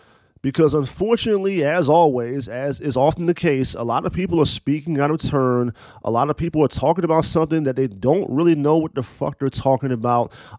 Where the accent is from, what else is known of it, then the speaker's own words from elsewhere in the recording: Frederick, Maryland, United States; for so many years of my existence growing up in Frederick, Maryland, there were so many white folks who asked me